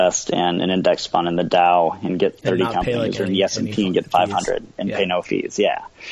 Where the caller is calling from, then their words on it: Scottsdale, Arizona, United States; also born or lived in Minnesota; I'm calling from Scottsdale, Arizona. Moved here from Minnesota about a year ago. Running my firm down here.